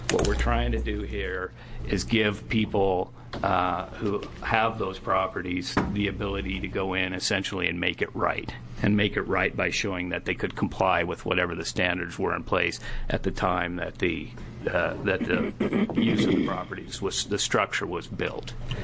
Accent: United States; I grew up in Columbia County. We had a lot of folks like that in Columbia County, Representative Witt's district, in the 1970s.

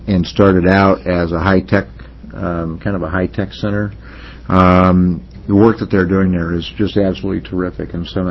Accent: Wilsonville, Oregon, United States; Clackamas also has a center in my hometown, in Wilsonville

